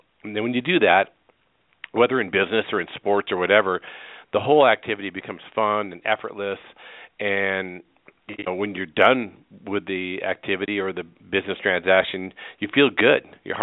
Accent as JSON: {"language": "English", "town": "Carbondale", "region": "Colorado", "country": "United States", "tie": "born or raised there", "said": "here in my hometown of Carbondale, Colorado"}